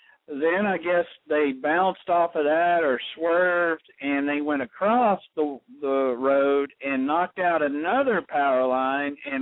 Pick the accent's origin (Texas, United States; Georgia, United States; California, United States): Texas, United States; accent: Texas; also born or lived in Ohio; That was where I was born, even though I have a Texas accent because I grew up here. But I was born in Ohio.